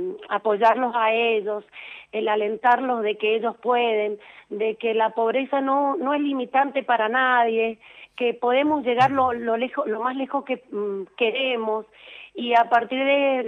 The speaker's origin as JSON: {"language": "Spanish", "town": "General Alvear", "region": "Mendoza", "country": "Argentina", "lives_now": "Mendoza, Argentina", "said": "yo soy de General Alvear, allá trabajé unos años y después me vine a vivir a Mendoza y hace 22 años que trabajo acá."}